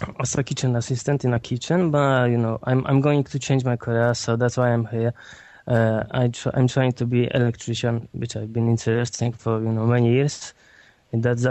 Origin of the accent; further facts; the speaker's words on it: London, United Kingdom; I come from London.